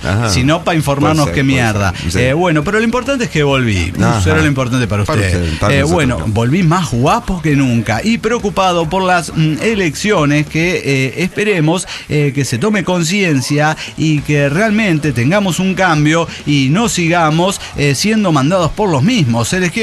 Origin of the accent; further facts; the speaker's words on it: Potosí, Bolivia; now in Tarija, Bolivia; yo soy potosino, me siento muy chapaco, pero no dejo de ser potosino, porque pues es la gran combinación.